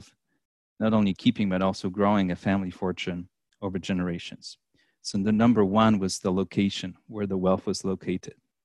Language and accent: English; Poland; born there; English is a second language; I was born in Poland in the 1980s under communism